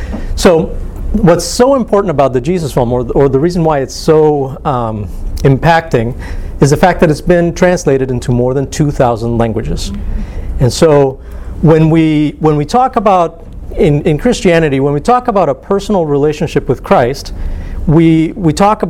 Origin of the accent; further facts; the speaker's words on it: Costa Rica; And Quebecar is a language spoken in my home country of Costa Rica.